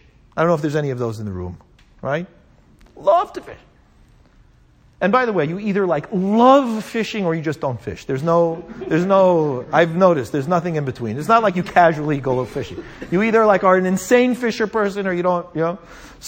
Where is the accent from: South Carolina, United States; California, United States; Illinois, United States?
California, United States; Los Angeles; I grew up in Los Angeles. There was one man in the synagogue.